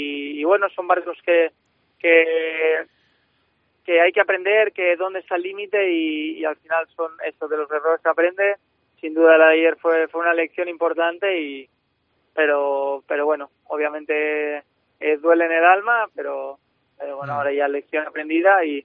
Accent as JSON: {"language": "Spanish", "town": "León", "region": "Castile and León", "country": "Spain", "said": "nosotros, claro, somos de León, no tenemos mar"}